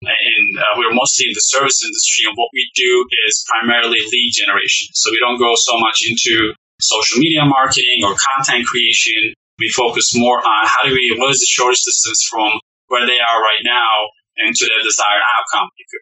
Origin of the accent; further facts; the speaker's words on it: Turkey; Back in the day, I grew up in Turkey, and all the shopping was done in pretty much flea markets or open area markets. And usually where I grew up is super hot